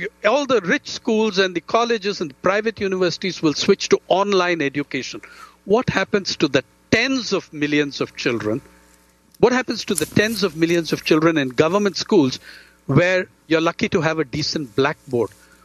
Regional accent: Andhra Pradesh, India; Fishermen in the East Coast of Andhra Pradesh, my home state

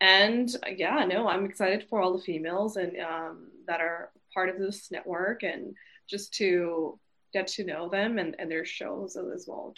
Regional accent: Abbotsford, British Columbia, Canada; where I'm from, Vancouver, yes, but like Abbotsford, so I'm originally from Abbotsford. It's 45 minutes away from Vancouver.

